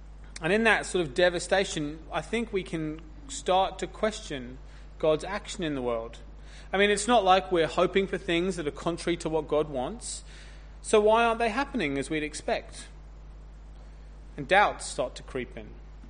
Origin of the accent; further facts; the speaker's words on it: United Kingdom; As you may or may not know, I'm British.